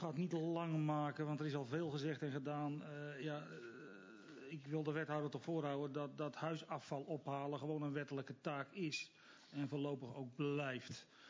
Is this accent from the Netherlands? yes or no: yes; Utrecht, Netherlands; nou ik kom uit Utrecht zelf